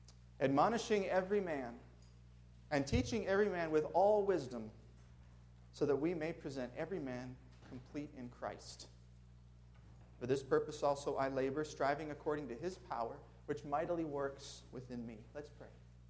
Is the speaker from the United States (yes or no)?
yes; Minnesota, United States; And you'll probably notice I have a little bit of an accent. I hail from Minnesota, where it's much colder there than it is here.